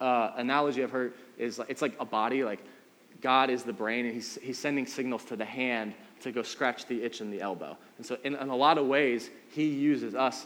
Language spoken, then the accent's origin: English; Cleveland, Ohio, United States; I'm not from Cincinnati. I'm from Cleveland. Love the Cavs.